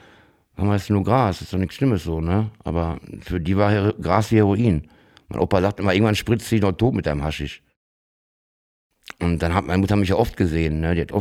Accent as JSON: {"language": "German", "region": "Bern", "country": "Switzerland", "tie": "born or raised there", "said": "viele haben in Bern dann rumerzählt, in der Stadt, wo ich aufgewachsen bin"}